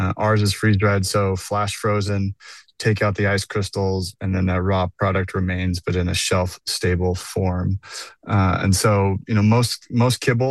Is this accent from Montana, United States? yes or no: yes; Montana, United States; healthy, active, outdoor way of life that we grew up with in Montana